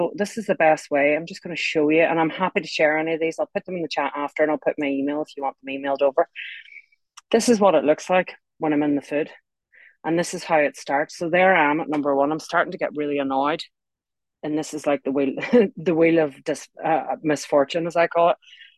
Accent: Ireland; now in United Kingdom; I live in England now. I'm Irish, but live in England.

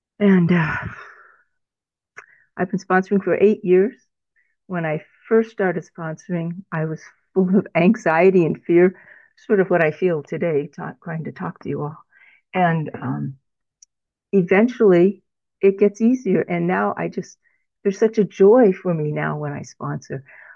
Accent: California, United States; I'm from California, around the Bay Area.

